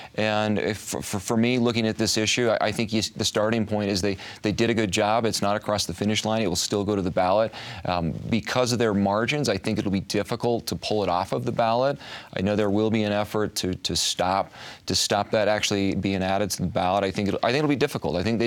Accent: Spanish Fork, Utah, United States; I was at the racetrack in Ogden. I'm from Spanish Fork, and there was a young man there gathering signatures.

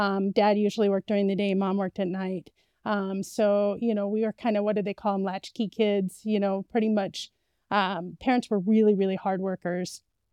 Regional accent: Mitchell, South Dakota, United States; now in Fort Collins, United States; So my origin story, so I'm not originally from Colorado at all. So I came from Mitchell, South Dakota.

